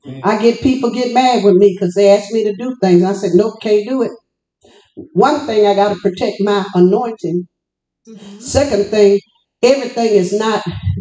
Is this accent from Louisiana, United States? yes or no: yes; Louisiana, United States; I come from Louisiana. People, everybody wants you to act the same like they do.